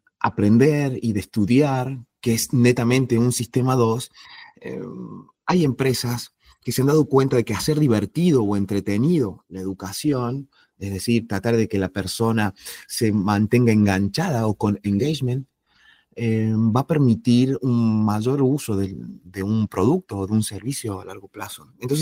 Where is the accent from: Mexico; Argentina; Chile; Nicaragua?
Argentina; now in Spain; yo soy de Argentina, estamos en España